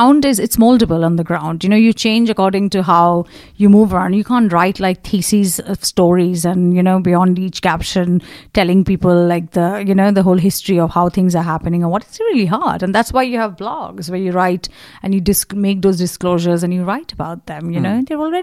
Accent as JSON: {"language": "English", "town": "Kolkata", "region": "West Bengal", "country": "India", "tie": "born or raised there", "said": "And I grew up in Calcutta, which is the heart communist bed."}